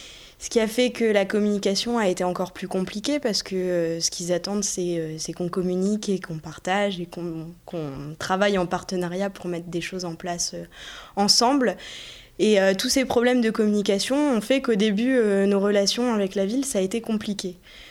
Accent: Arras, Hauts-de-France, France; moi je suis d'Arras Sud

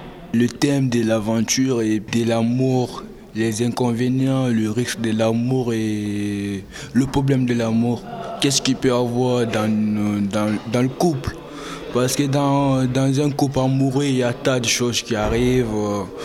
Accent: Guinea; Je viens de Guinée.

